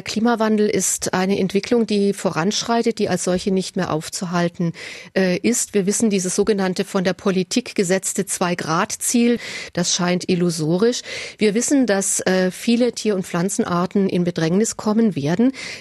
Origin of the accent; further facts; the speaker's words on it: Fellbach, Baden-Württemberg, Germany; also born or lived in Stuttgart; Bin aber geborene Fellbecherin oder aufgewachsene Fellbecherin und habe noch Familie hier in Waiblingen.